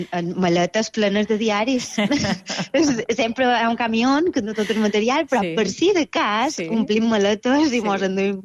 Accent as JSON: {"language": "Catalan", "town": "Consell", "region": "Balearic Islands", "country": "Spain", "said": "nosaltres tots som de Consell"}